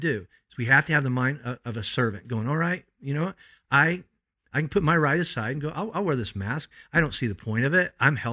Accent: United States; I'm a Christian first and a follower of Jesus first, and I'm an American second, and I love both.

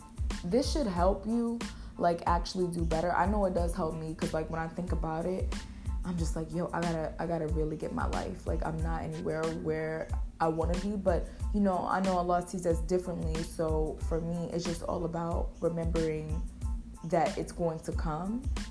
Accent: United States; Because I'm from America

